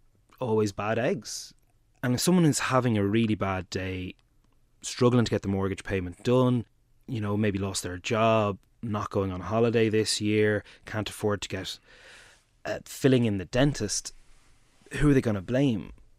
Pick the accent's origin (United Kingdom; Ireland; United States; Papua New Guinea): Ireland; Ballantyre; But where I grew up doesn't define my politics. I didn't join Fine Gael because I'm from Ballantyre.